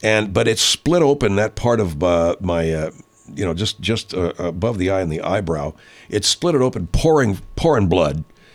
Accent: Arcadia, California, United States; a rock quarry over in down below Longdon off of Peck Road in Monrovia, this town next to Arcadia, my hometown.

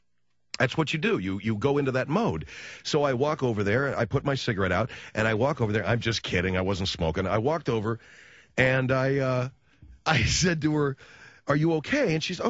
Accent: United States; I'm an American, yeah.

